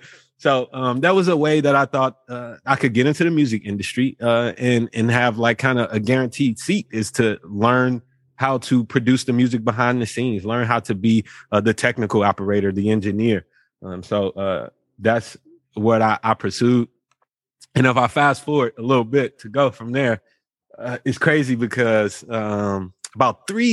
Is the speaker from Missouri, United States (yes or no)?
yes; St. Louis, Missouri, United States; I'm from St. Louis, Missouri.